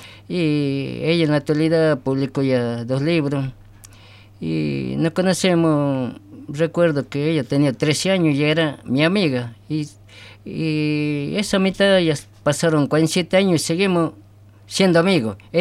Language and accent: Spanish; General Ballivián, Salta, Argentina; Yo nací en General Ballivián, provincia de Salta.